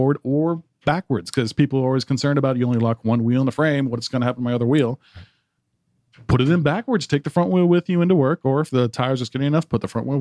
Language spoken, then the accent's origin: English; Atlanta, Georgia, United States; Yeah, I back when I first was born here, I was living in the boondocks of East Cobb. But having lived there my whole life